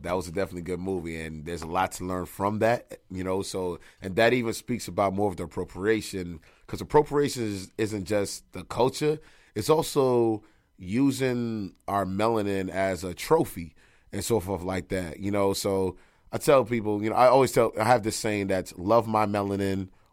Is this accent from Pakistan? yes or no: no; Brooklyn, New York, United States; Like, yo, I'm a kid from Brooklyn.